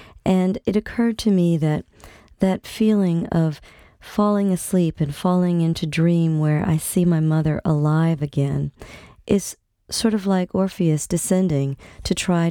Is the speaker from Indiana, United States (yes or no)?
no; Gulfport, Mississippi, United States; Ship Island was is one of the barrier islands just off the coast of my hometown of Gulfport.